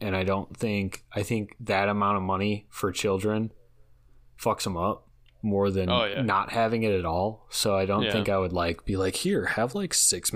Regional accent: Chicago, Illinois, United States; I grew up in the Chicago area. It's just one of those things. You grow up here, you have it

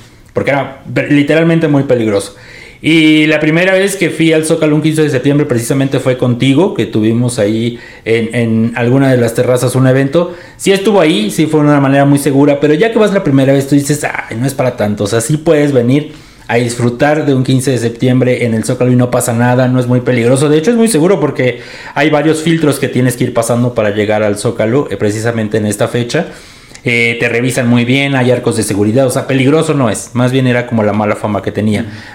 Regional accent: Mexico City, Mexico; Yo soy de la Ciudad de México, tú también. Hemos vivido aquí toda nuestra vida

